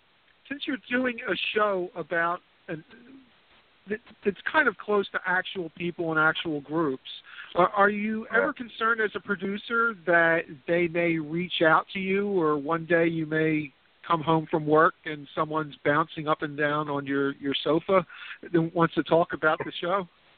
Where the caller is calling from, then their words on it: Philadelphia, Pennsylvania, United States; Hi, Simon. … calling from Philadelphia.